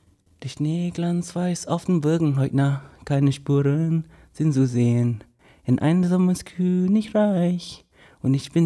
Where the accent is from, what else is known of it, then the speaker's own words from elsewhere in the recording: Johor Bahru, Johor, Malaysia; Ja, ich komme aus Johor Bahru und das ist zwar so eine riesige Stadt. Das kann man halt mit Berlin vergleichen, mit Frankfurt sogar vergleichen.